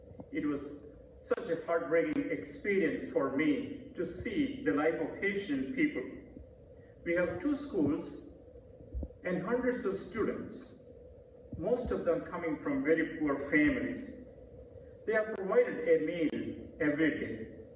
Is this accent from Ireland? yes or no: no; India; English is a second language; also born or lived in Philippines; now in St. Louis, United States; Though I am from India, I was a missionary to the Philippines for 11 years.